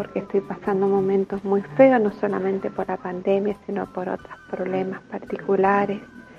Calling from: Mendoza, Argentina; de Mendoza.

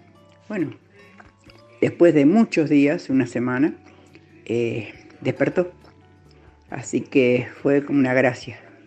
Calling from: Ramos Mejía, Buenos Aires Province, Argentina; de Ramos Mejía.

